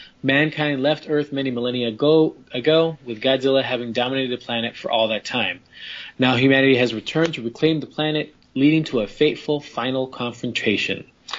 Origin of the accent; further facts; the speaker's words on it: Midwest, United States; on the Channel 44 growing up in the Midwest, on the UHF channels.